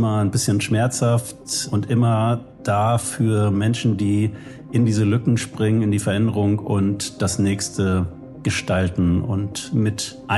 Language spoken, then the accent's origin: German; Hamburg, Germany